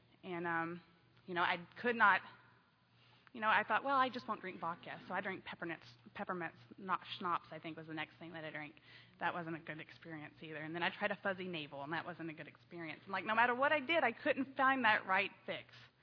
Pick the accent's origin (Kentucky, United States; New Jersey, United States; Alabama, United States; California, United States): Kentucky, United States; Because, you know, where I am from Kentucky, we didn't have field parties, we had mountain parties on top of strip club.